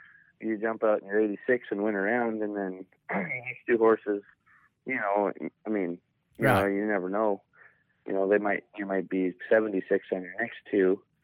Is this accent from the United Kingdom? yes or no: no; Canada; I was a pretty average hockey player for as far as Canadian kids go. There's a lot of really good ones up there.